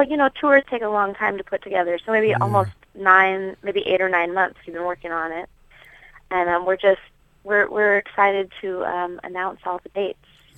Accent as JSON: {"language": "English", "region": "Oklahoma", "country": "United States", "said": "But, you know, I'm from Oklahoma, and so I think feel more relaxed in a more Midwest or Southern environment than in the Northeast."}